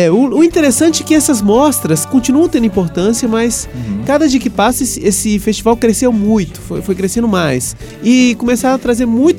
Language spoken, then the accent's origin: Portuguese; Bolivia; now in Brazil; Eu vim da Bolívia mesmo, sou boliviano.